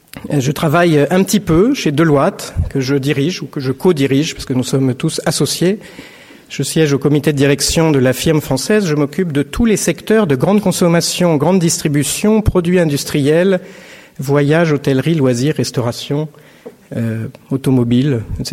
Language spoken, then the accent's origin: French; Canada; born there; Mon père a épousé une femme corse, Bazziconi, et moi je suis né au Canada. Alors, je ne suis pas un migrant, je suis un migré.